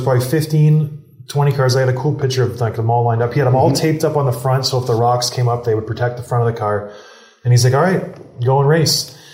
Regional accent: Canada; I'm Canadian.

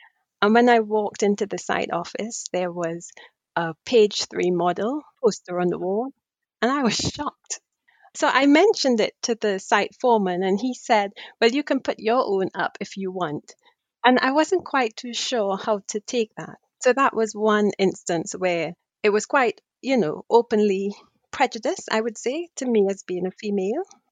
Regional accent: Trinidad & Tobago; now in United Kingdom; of growing up in Trinidad, where I was not the minority. So when I came here to the UK, I didn't have much issues with my confidence

